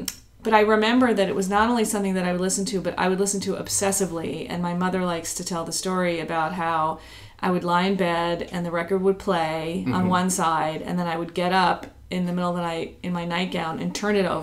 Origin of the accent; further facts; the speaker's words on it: New Jersey, United States; so I grew up in New Jersey. My mother is from France. She's actually, her parents were Algerian and Moroccan, but they moved to France.